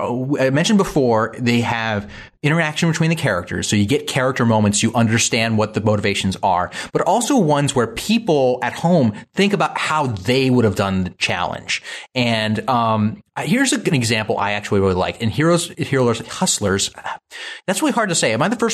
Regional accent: Baltimore, Maryland, United States; I grew up in Baltimore, so this is a delicacy in the area.

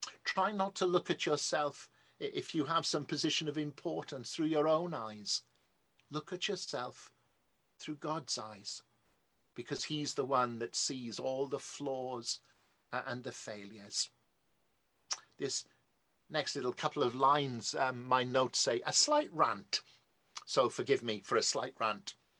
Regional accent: Wales, United Kingdom; some of you may have worked out, though I hide it well, that I'm Welsh.

